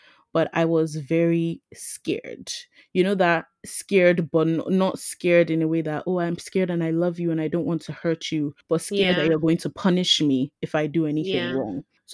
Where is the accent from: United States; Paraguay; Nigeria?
Nigeria; growing up in Nigeria as a Nigerian girl